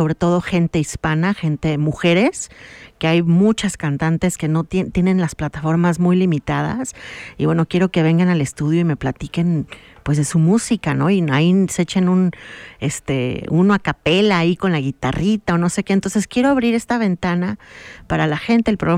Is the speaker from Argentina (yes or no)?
no; Mexico; como latinos, como mexicanos, en mi caso como mexicana